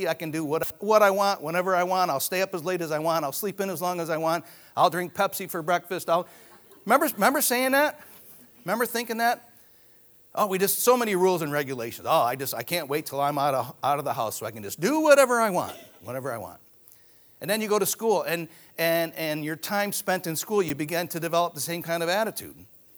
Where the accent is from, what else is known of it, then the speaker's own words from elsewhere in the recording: New York, United States; I'm actually from New York, a small town northeast of here, Dansville. Anybody heard of Dansville?